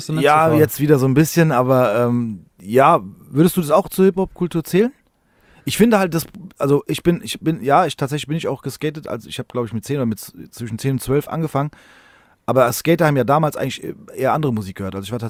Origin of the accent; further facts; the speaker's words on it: Frankfurt, Hesse, Germany; Ich habe es jetzt nach Kronberg geschafft, endlich. Aber tatsächlich, nee, ich bin in Frankfurt geboren, also in Rödelheim, um genau zu sein, und da auch aufgewachsen. Und also ich bin wirklich nie aus Frankfurt weg gewesen, außer zum Urlaub.